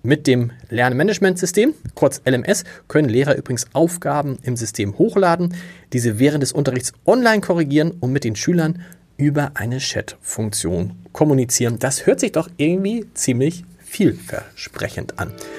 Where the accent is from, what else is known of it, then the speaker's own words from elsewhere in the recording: Hamburg, Germany; Ein Blick nach Sylt, der lohnt sich als Hamburger ja immer.